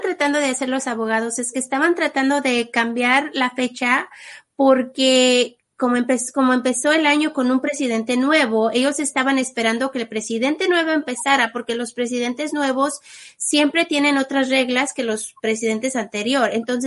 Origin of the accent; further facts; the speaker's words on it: Mexico; Yo crecí en México, chiquita, estaba chiquita, y vivíamos en un ranchito y no teníamos televisor.